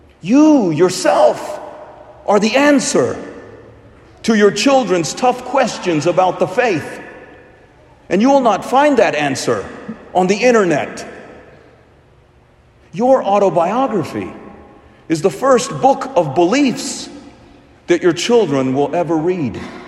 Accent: Kerala, India; On one trip to India, we visited my home state of Kerala

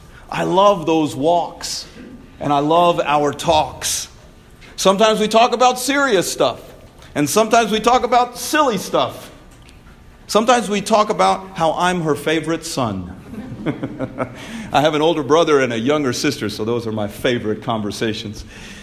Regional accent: India; It seemed like everything about my home country and my home culture from India embarrassed me.

